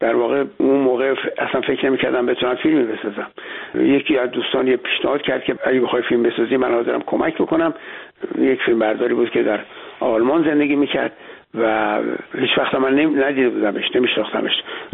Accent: Iran; moved away; ما وضعیت خودمون رو نشون بدیم که چرا از مملکتمون خارج شدیم

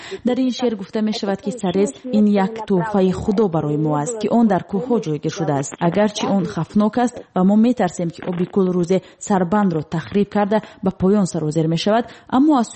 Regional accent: Tajikistan; درباره فرهنگ زیبای تاجیکستان بگویم و آنها را با وطن خودم شناس کنم

